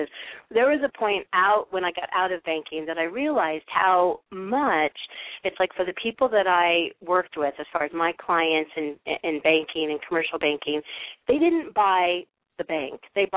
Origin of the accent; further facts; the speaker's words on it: Midwest, United States; because you and I are both Midwest girls. Yay, we're from the Midwest.